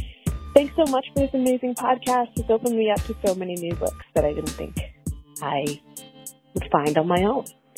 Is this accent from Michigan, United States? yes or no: no; Richmond, Virginia, United States; I'm from Richmond, Virginia.